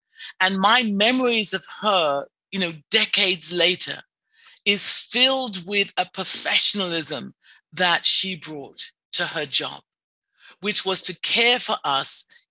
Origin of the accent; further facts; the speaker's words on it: England, United Kingdom; You know, my mother, I'm from England. People should be able to tell by my accent.